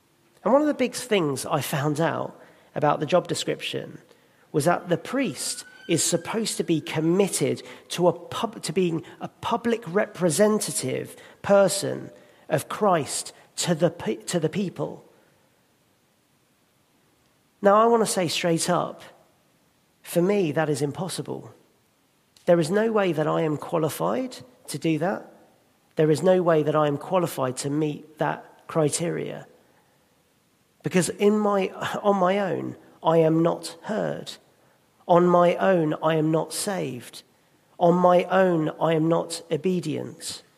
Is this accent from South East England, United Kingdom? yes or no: yes; South East England, United Kingdom; born there; Now, I was born in Kent from immigrant parents